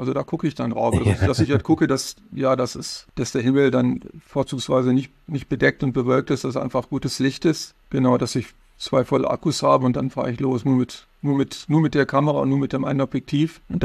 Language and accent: German; Braunschweig, Lower Saxony, Germany; Also ich fotografiere nun gezwungenermaßen in viele meiner Heimatstadt und selbst im schläfrigen Braunschweig kann man gute Fotos machen.